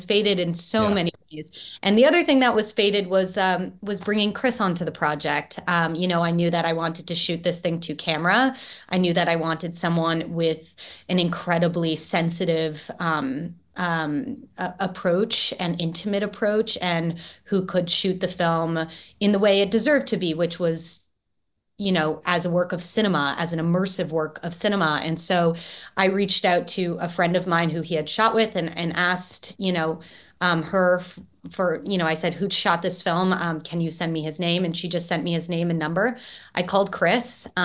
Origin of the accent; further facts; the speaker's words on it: Canada; I'm born and raised in Canada